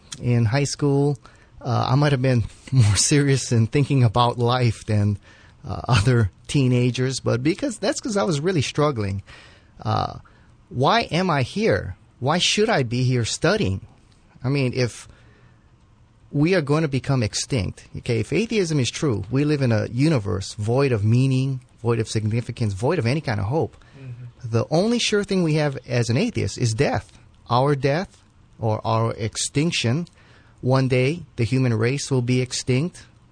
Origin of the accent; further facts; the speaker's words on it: Hawaii, United States; I grew up in the Nu'uanu Valley, grew up in a Japanese home. So, of course, I was exposed to Buddhist the background and Buddhist teachings.